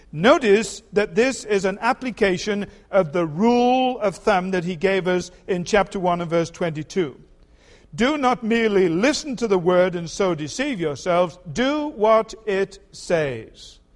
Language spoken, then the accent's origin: English; England, United Kingdom; born there; I was born in England in 1930. The war started in 1939.